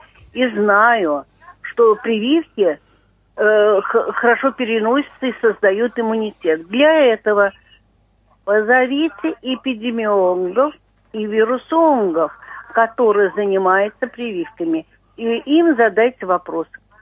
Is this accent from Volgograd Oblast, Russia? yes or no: no; Moscow, Russia; Я из Москвы. Я врач.